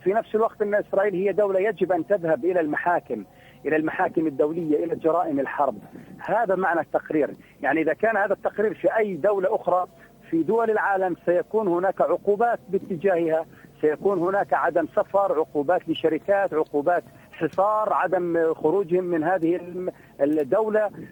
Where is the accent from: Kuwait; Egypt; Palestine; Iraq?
Palestine; ولكن هل يمكن لنا نحن كفلسطينيين أن نقوم باستغلال هذا القرار؟